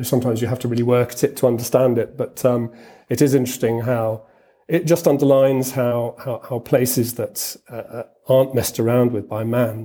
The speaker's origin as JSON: {"language": "English", "country": "United Kingdom", "said": "because I'm a Brit, I spelled … So if they're looking for me, they won't find me under … blog. My main base is in London."}